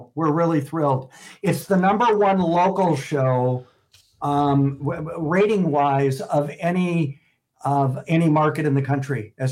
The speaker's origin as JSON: {"language": "English", "town": "Milwaukee", "region": "Wisconsin", "country": "United States", "tie": "born or raised there", "said": "a city like Indianapolis felt so much like my hometown of Milwaukee."}